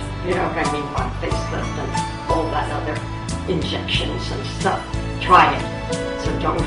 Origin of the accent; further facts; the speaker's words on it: New York City, New York, United States; I'm from New York City, and I was a professional ballet dancer with the American Ballet and the Ballet Theatre.